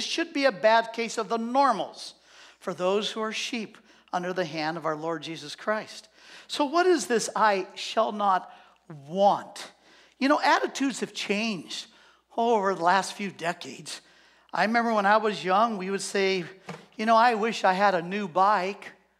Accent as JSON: {"language": "English", "town": "Scottsdale", "region": "Arizona", "country": "United States", "said": "I'm from Scottsdale. And some people call it Snotsdale."}